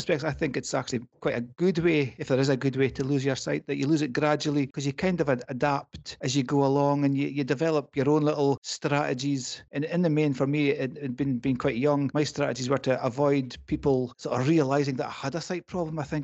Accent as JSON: {"language": "English", "region": "Scotland", "country": "United Kingdom", "said": "I'm from the Northeast, as you can probably tell, but I've never really done anything down south in the Central Belt area."}